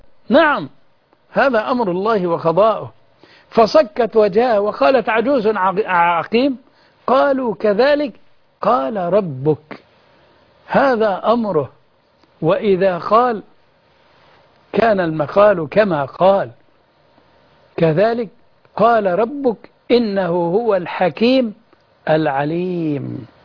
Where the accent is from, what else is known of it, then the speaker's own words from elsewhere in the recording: Egypt; وأن يرحم بلدنا مصر